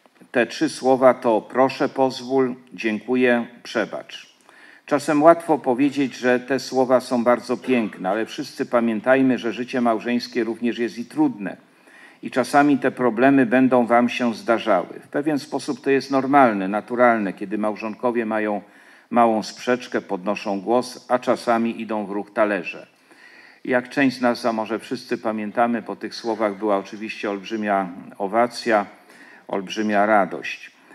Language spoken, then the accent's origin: Polish; Jelenia Góra, Lower Silesian Voivodeship, Poland; now in Poznań, Poland; Podkreślam właśnie, że z Jeleniej Góry, bo chociaż rzeczywiście mieszkam i pracuję w Poznaniu, to jestem z krwi i kości dolnoślązakiem, jeleniogórzaninem